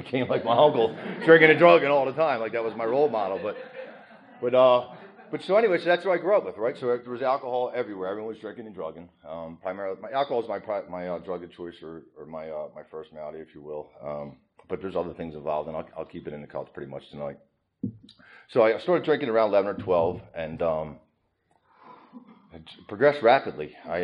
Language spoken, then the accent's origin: English; Philadelphia, Pennsylvania, United States; So I grew up in Northeast Philly, normal family, like I was raised good, didn't want for anything